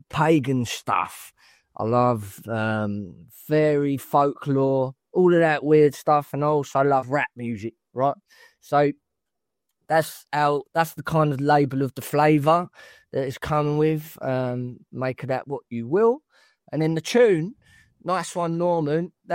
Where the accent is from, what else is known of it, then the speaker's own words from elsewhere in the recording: London, United Kingdom; Well, I hail originally from London